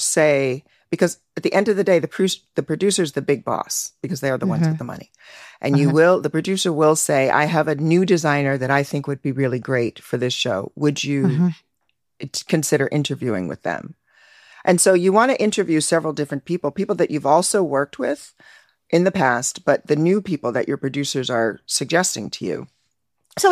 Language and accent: English; United States; as an American, I never would have caught that.